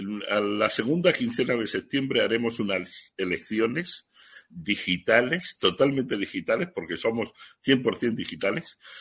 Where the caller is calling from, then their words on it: Madrid, Community of Madrid, Spain; Yo les hablo desde Madrid, soy español, soy un empresario español de 67 años que ha hecho parte de su vida de trabajo en España y también una parte muy importante en México.